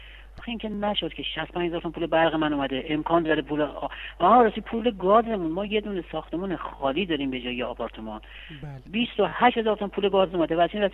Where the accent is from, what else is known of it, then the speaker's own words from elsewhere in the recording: Tehran, Tehran Province, Iran; now in Rasht, Iran; حالا با توجه به اینکه ما اصالتا تهرانی هستیم، اینجا اغلب میریم تهران، حالا تو رشت هم 2-3 سال ساکن شدیم،